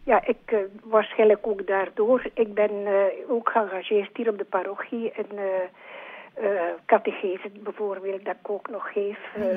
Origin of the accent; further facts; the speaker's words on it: Temse, Flanders, Belgium; born there; Ik ben Oost-Vlaming, ik ben geboren in Temse.